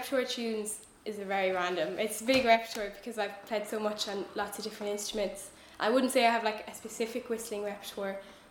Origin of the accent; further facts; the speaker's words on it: County Offaly, Ireland; because I'm from Offaly, I suppose there's no regional Offaly style as such